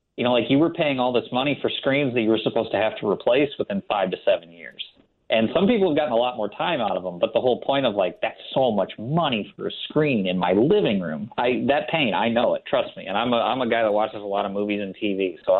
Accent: Illinois, United States; I mean, I grew up in Illinois watching Siskel and Ebert.

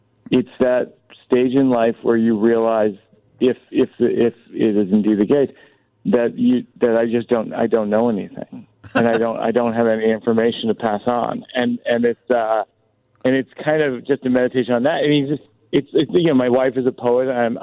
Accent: Boston, Massachusetts, United States; I grew up in Boston

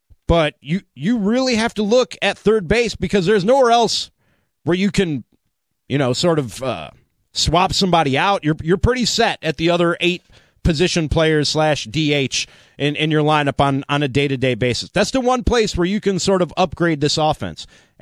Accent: Chicago, Illinois, United States; now in Milwaukee, United States; I do live in Milwaukee. Don't worry, one of you. Born and raised in Chicago, lifelong Cubs, Bears, Bulls fan.

